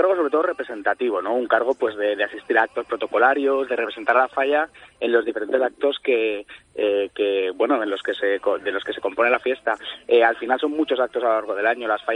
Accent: Murcia, Region of Murcia, Spain; yo soy murciano. Yo nací en Murcia, he vivido en Murcia toda mi vida. Pero con 4 años mis padres me trajeron a las fallas

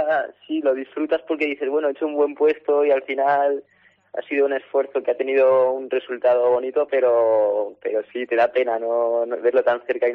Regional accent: Spain; soy el único español del equipo

